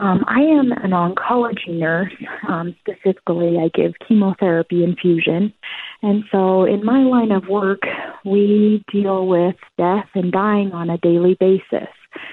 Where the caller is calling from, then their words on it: Colorado, United States; I'm calling from Colorado.